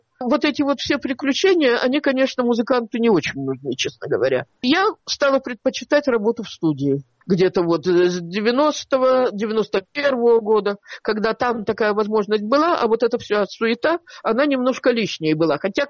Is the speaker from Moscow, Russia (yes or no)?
yes; Moscow, Russia; … и я из Москвы, также из Москвы … из Питера